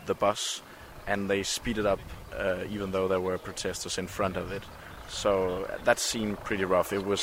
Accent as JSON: {"language": "English", "country": "Denmark", "said": "I'm a journalist from Denmark, working from the Danish newspaper Nyhedsavisen."}